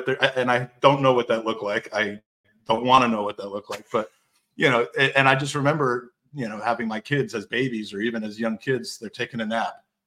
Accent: United States; for me, it was kind of a unique situation where I'm an American who knew nothing about first division football.

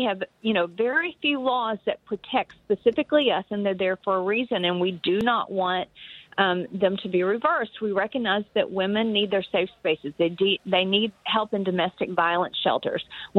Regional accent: Virginia, United States; what happened in Virginia, my home state, in the Commonwealth

